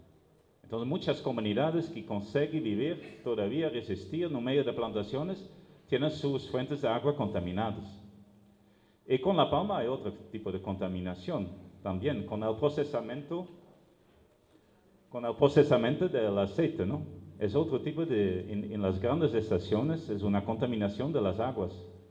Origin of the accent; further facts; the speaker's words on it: Brazil; Spanish is a second language; Aquí una imagen de una fábrica de celulosa para hacer papel, que en mi país, en Brasil, se construyó encima de una comunidad